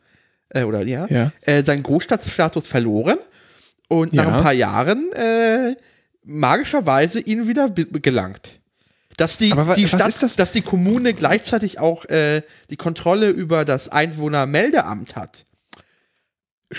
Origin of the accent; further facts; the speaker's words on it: Salzgitter, Lower Saxony, Germany; born there; nur weil das Gitter meine Geburtsstadt ist, ziehe ich da nie wieder zurück.